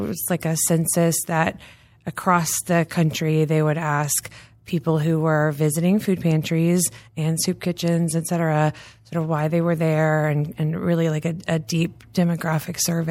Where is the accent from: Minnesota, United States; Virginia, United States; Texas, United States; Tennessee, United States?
Texas, United States; San Antonio; So I grew up in Texas. So I will say I am a Texan. Mm-hmm. I grew up in San Antonio.